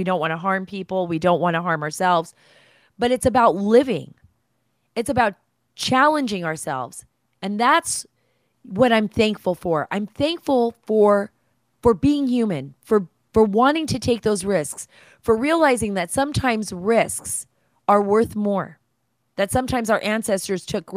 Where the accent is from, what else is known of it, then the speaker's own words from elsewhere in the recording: United States; Being an American is awesome. We're all part of the X gene factor.